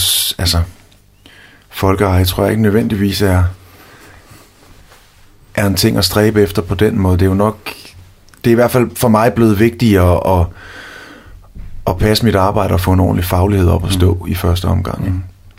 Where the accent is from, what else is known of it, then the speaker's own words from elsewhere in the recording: Odense, Region of Southern Denmark, Denmark; now in Aarhus, Denmark; Nej, jeg er fra Fyn.